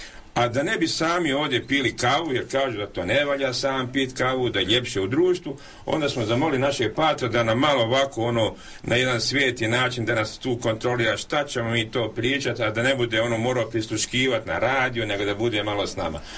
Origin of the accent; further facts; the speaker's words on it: Croatia; kao političarka, kao Hrvatica, kao katolkinja.